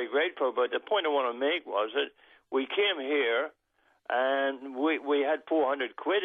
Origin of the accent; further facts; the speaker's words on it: Ireland; now in Australia; We came out to Australia from Ireland in 1976, and we had to go through a fairly rigorous process with the immigration people.